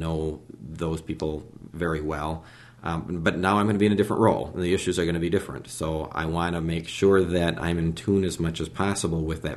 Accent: Onalaska, Wisconsin, United States; And I'm from Onalaska, but there's a lot more to the district than Onalaska.

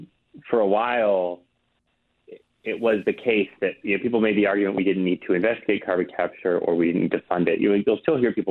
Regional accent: United States; My carbon footprint's just going to be larger because I'm an American

